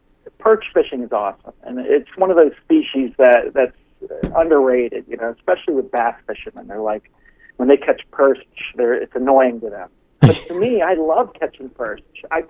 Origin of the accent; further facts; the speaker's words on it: United States; It's the first I've heard of it, being an American.